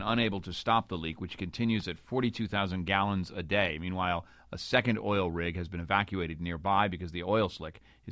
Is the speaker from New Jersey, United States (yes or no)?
no; Grand Rapids, Michigan, United States; also born or lived in Dayton; Western Michigan, Grand Rapids. You know, I don't know. I kind of don't know. I was born in Dayton, Ohio.